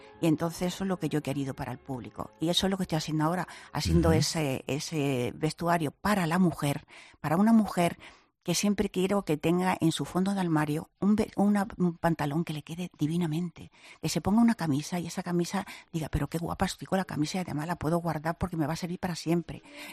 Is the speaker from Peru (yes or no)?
no; Spain; yo quería estar en España, que es mi tierra y es mi país